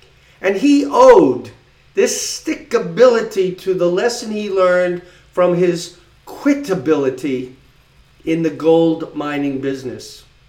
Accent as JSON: {"language": "English", "town": "Long Island", "region": "New York", "country": "United States", "tie": "born or raised there", "said": "I grew up on Long Island, New York. And my generation would immediately know where these places are"}